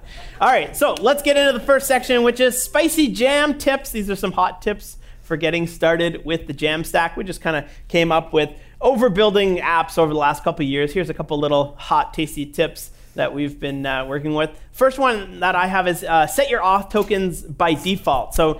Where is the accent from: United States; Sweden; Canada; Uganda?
Canada; I'm from Canada, which is why I say JavaScript funny.